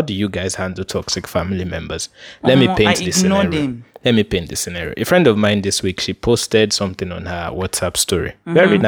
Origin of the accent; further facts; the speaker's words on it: Nigeria; one thing that a lot of us as Nigerian millennials don't have enough of is savings